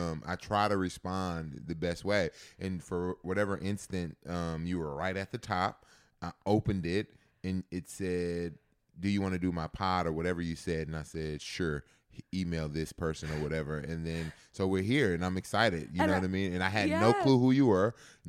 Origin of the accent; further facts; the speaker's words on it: Texas, United States; And so, you know, obviously growing up in Texas, Texas football is some of the best football ever.